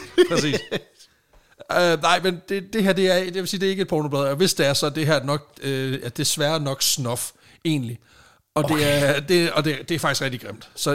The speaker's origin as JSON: {"language": "Danish", "region": "Jutland", "country": "Denmark", "said": "Jeg er fra Jylland."}